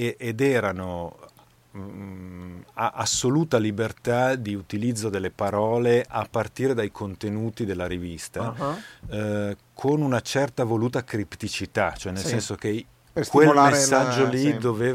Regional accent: Lombardy, Italy; ho una dizione orrenda, si sente che sono lombardo

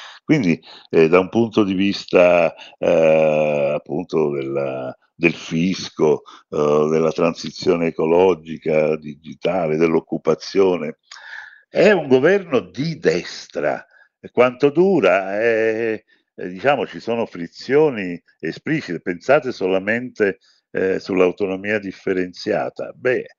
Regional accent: Naples, Campania, Italy; perché come sapete sono napoletano

